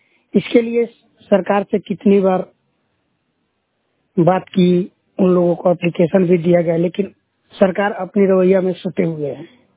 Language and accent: Hindi; Dhamora, Bihar, India; ग्राम धमोरा, पंचायत राज धमोरा, पश्चिमी चंपारण का रहने वाला हूँ।